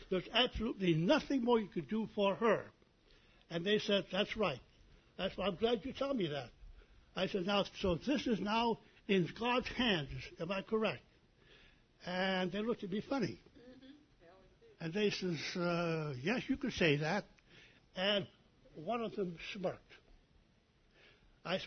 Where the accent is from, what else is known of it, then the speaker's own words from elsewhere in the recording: Lubbock, Texas, United States; I'm from Lubbock, Texas.